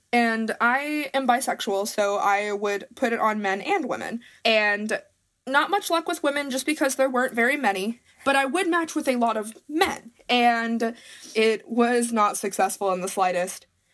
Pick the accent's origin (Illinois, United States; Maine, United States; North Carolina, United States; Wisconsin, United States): North Carolina, United States; Mooresville; I'm 18, and I'm from Mooresville, North Carolina, and I am a trans man who uses male pronouns. Growing up in a small town in the Bible Belt